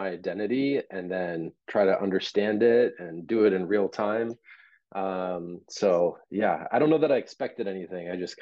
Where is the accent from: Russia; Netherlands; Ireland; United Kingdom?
Russia; now in United States; Because when you're an immigrant and Russian American, I identify way more as an American than I ever did as a Russian at the end of the day.